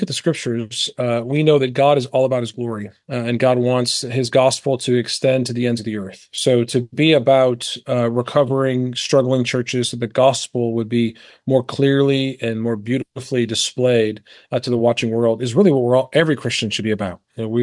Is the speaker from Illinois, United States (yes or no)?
yes; Illinois, United States; I grew up outside Chicago, and I watched as a kid 120 WGN